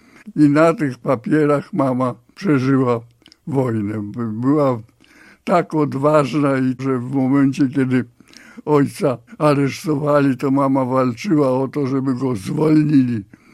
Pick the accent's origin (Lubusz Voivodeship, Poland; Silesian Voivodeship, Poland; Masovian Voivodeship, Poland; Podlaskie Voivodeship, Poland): Masovian Voivodeship, Poland; Warsaw; Ja w 1933 roku właśnie urodziłem się na tej trzeciej kolonii w WSM.